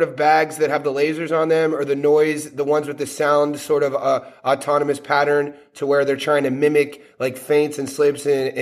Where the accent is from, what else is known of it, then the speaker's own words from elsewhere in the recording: Ohio, United States; I was raised in Northeast Ohio, and in the early 80s, there was that famous fight with Mancini and Dooku Kim.